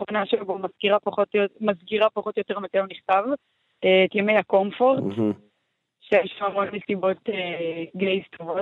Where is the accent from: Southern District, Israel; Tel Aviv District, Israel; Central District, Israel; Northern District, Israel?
Central District, Israel; Ramla; גדלתי ברמלה, דבר שכבר הרים גבה להרבה אנשים בכל מיני תחנות במהלך החיים שלי. גדלתי בבית מזרחי, מסורתי